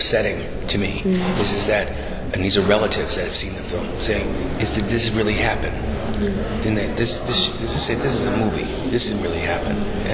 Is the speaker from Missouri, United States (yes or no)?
no; Philadelphia, Pennsylvania, United States; Philadelphia.